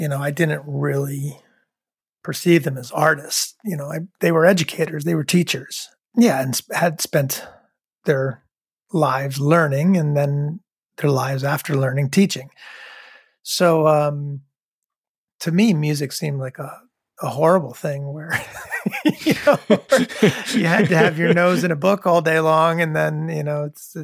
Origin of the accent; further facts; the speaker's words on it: Rhode Island, United States; You know, I was growing up in Rhode Island and I didn't know anyone who did that.